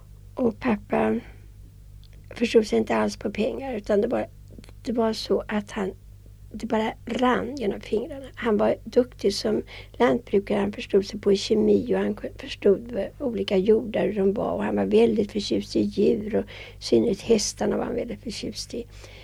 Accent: Västra Vingåker, Södermanland, Sweden; born there; Jag är född i Västra Vingåker 1909. En gård som pappa arrenderade som heter Bistorp.

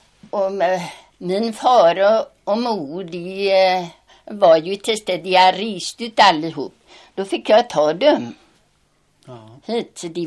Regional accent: Kärrtåka, Sweden; born there; Jag är född i Kärrtåka.

